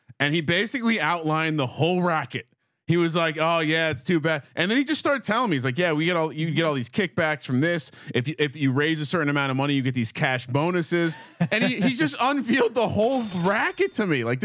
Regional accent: Scotch Plains, New Jersey, United States; So I went to high school at Scotch Plains Fanwood, and if anyone's from that area, the soccer program is somewhat notable.

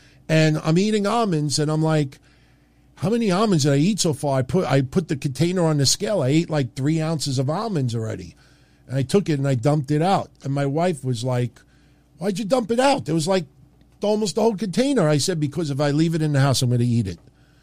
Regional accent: New York, United States; listen, I'm from New York, so I'm a little biased about New York fans

